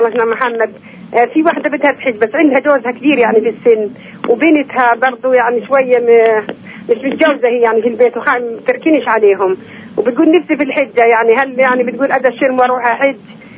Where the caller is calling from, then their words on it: Bethlehem Governorate, Palestine; احنا من قضاء بيت لحم